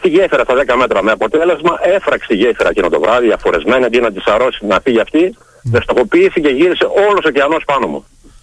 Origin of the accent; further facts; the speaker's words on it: Thessaly, Greece; moved away; ασπροποταμίτης. Και με αποτέλεσμα εκείνη την αποφράδα ημέρα αναγκάστηκα να ξενιτευτώ, να φύγω από τον τόπο μου.